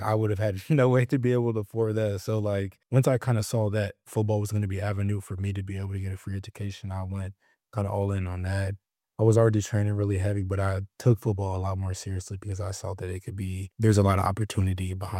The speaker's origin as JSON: {"language": "English", "region": "Georgia", "country": "United States", "tie": "born or raised there", "said": "originally born and raised in Georgia."}